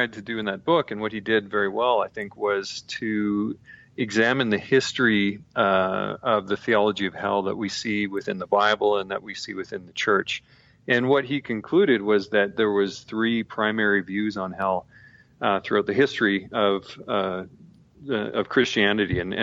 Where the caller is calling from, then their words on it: Kimberley, British Columbia, Canada; I'm in a little town called Kimberley, British Columbia, and I'm actually looking out the window at the ski hill that dominates the town.